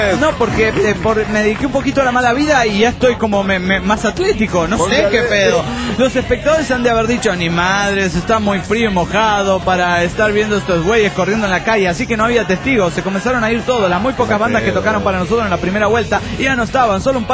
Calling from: New York, United States; de New York.

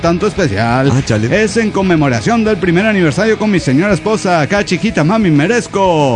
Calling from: Puebla, Mexico; de Puebla.

